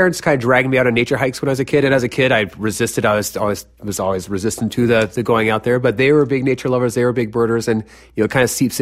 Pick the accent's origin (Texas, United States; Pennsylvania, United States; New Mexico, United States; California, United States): California, United States; San Francisco; Well, I grew up in San Francisco, California, and I went to a school in Ohio at Oberlin College.